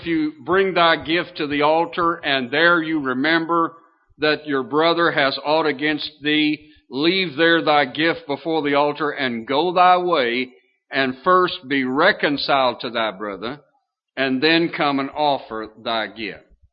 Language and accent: English; Kentucky, United States; moved away; I'm from Kentucky. And I love … In fact, every time I hear that song, it brings a tear to my eye … And I've often thought how wonderful it would be to move back to Kentucky.